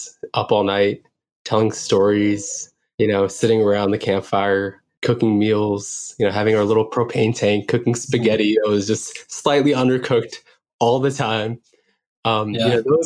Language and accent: English; California, United States; as a Californian, for me, it's the water